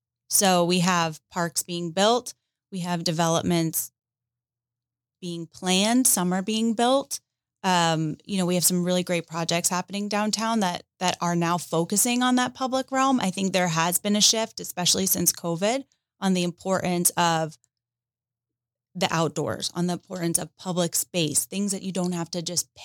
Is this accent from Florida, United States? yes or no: yes; Boca Raton, Florida, United States; Boca Raton.